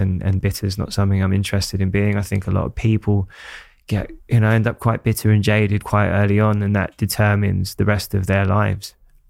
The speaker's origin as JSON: {"language": "English", "town": "Hackney", "region": "London", "country": "United Kingdom", "tie": "born or raised there", "said": "it must have been really tough growing up in Hackney, but I didn't know any different"}